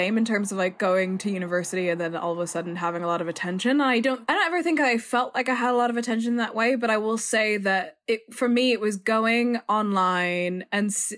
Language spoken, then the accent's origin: English; Virginia, United States; all of these people that I wouldn't necessarily have come across in my day-to-day life, especially growing up in Virginia.